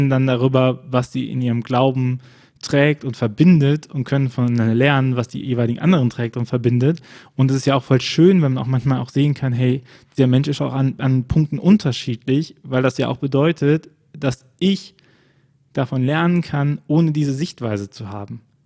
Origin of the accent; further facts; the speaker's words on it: Rhineland, Germany; Mir geht das Herz ab, wie man als Rheinländer sagt